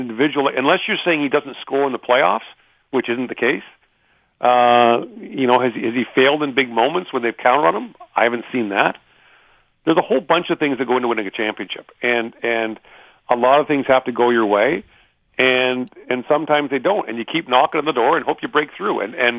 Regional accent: Alberta, Canada; I don't have a home market. I'm from Alberta, remember?

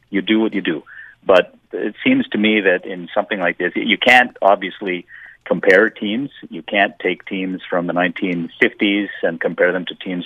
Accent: Montreal, Quebec, Canada; take me out of Montreal, my hometown

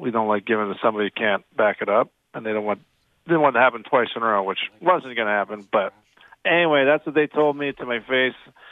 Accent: Sault Ste. Marie, Ontario, Canada; now in Texas, United States; Never could imagine that in my lifetime growing up in Sault Ste. Marie, that I'd be now still living in Texas and absolutely love it, though.

